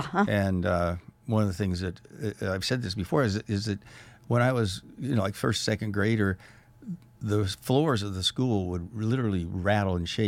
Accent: Seaside, Oregon, United States; also born or lived in Astoria; And but we lived in Seaside. There was no hospital at the time. So, and my grandparents lived here, and I fished with my grandfather here, and complained the entire time.

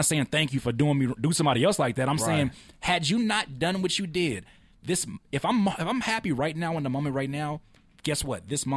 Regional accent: California, United States; I came from Cali where ain't no damn snow.

